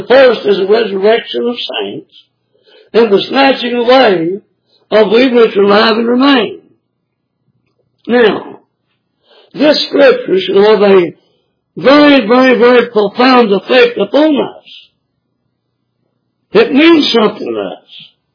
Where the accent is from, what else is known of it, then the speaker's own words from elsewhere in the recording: Kentucky, United States; Anyway, I grew up in Eastern Kentucky.